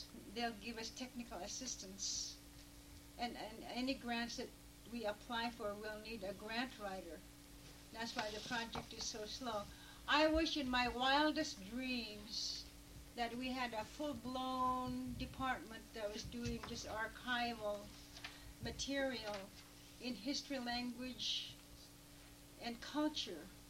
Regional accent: Alaska, United States; They treat us as if we're Mexican or black people or Nalokmi, and they don't ever see who we are as Inupiaq from Inupiaq values.

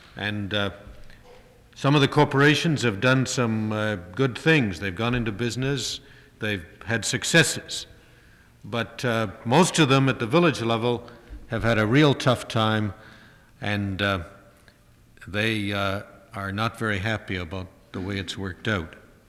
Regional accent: Canada; I come from Canada

